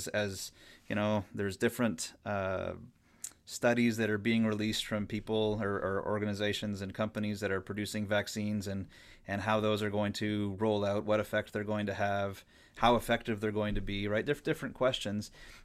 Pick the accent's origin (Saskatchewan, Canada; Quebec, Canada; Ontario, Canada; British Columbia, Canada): Ontario, Canada; I come from the Ottawa Valley in Canada